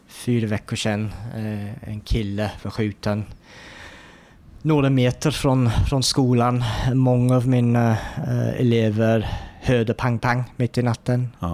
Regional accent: North West England, United Kingdom; Swedish is a second language; also born or lived in Ireland; now in Sweden; Jag kommer från Irland och växte upp utanför Manchester i Storbritannien också. Mina föräldrar kommer från Irland då. Så jag är irländsk, ja.

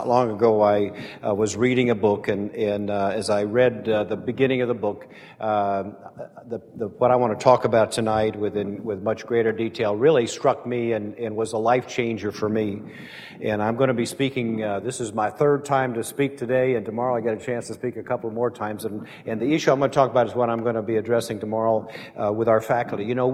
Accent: Brainerd, Minnesota, United States; but I was raised in Brainerd, Minnesota, which is about 120 miles below International Falls

